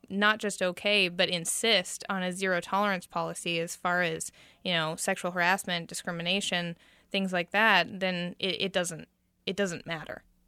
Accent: Kansas, United States; you're not from here, are you? I said, no, I'm not. He said, where are you from? I said, Kansas. He said, oh, you look corn-fed.

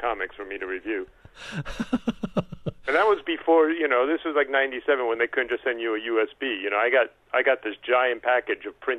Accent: New York, United States; And I grew up on Long Island, hence why I sound like this.

